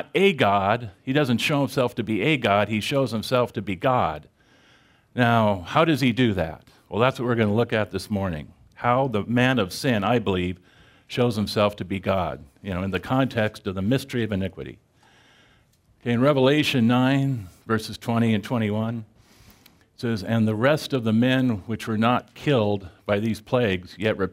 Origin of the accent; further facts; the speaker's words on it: Salem, Oregon, United States; Anyhow, as he said … I'm from Salem, Oregon.